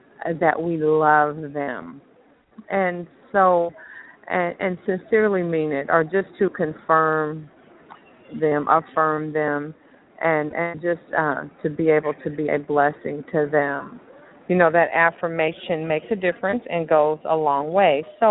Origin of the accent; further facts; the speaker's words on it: China; I am from China.